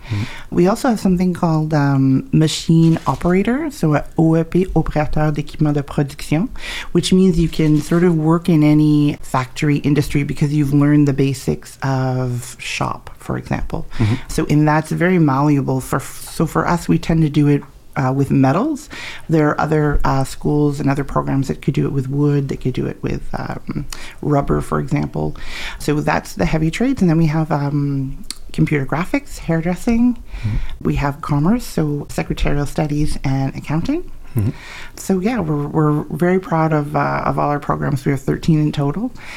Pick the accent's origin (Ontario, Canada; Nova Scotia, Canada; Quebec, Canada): Quebec, Canada; Knowlton; I'm born and raised in Lac Brome, specifically right here in Knowlton. Pretty deep family roots with my family coming over.